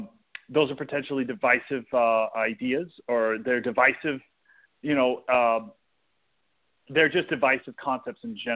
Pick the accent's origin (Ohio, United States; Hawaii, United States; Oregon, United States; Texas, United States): Texas, United States; So I grew up in South Texas. I was born in South Texas, and I grew up in Texas. Went to high school in Texas.